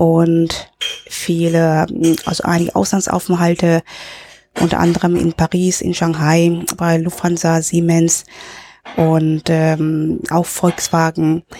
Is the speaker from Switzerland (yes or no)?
no; Hong Kong; also born or lived in Germany / Berlin / Frankfurt; now in Linz, Austria; dadurch, dass ich in Deutschland geboren bin, aber in Hongkong aufgewachsen bin, bin ich sozusagen mit dem Getränk Tee auf